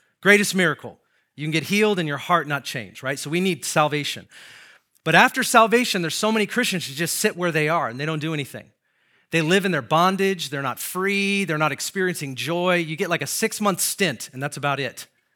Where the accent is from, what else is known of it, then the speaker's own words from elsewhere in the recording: Seattle, Washington, United States; All right, so I'm from Seattle, Washington, like born and raised, and just not a place that I go to.